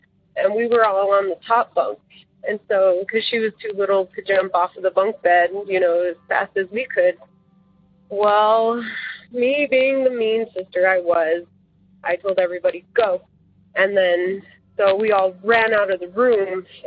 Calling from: Colorado, United States; I am calling from Colorado, and I just wanted to share my story.

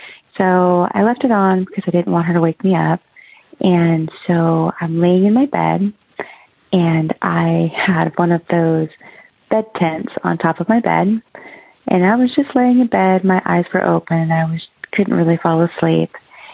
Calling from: Oregon, United States; I'm calling from Oregon.

